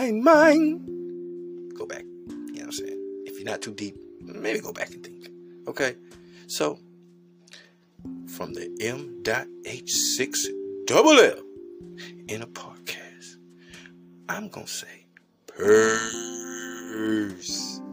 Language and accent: English; United States; I can say that, honestly, I am an American. You know, whether I'm black, green, blue, or whatever, I am an American.